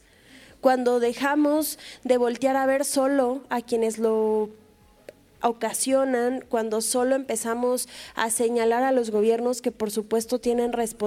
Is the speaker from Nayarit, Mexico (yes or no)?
yes; Nayarit, Mexico; si bien soy mexicana, como ustedes también viví el sexenio de Felipe Calderón, yo en Nayarit, la frontera entre Sinaloa y Jalisco